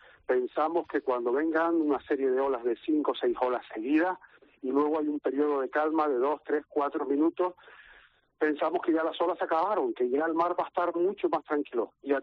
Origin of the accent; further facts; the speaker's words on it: Gáldar, Canary Islands, Spain; Yo soy de Galdar, conozco la costa, desde niño o niña me estoy bañando ahí